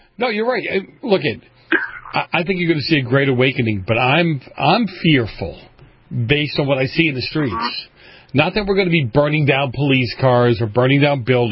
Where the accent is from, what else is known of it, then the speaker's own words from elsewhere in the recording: Boston, Massachusetts, United States; I grew up in Boston.